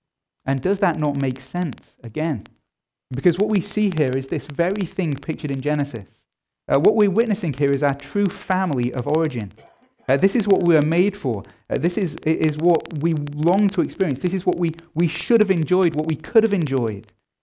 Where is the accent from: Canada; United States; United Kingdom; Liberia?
United Kingdom; England; We're Presbyterian, I'm an Englishman